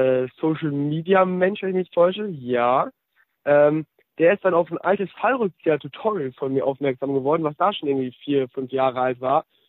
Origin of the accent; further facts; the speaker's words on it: Osnabrück, Lower Saxony, Germany; Aber ich komme halt aus Osnabrück und musste nach München.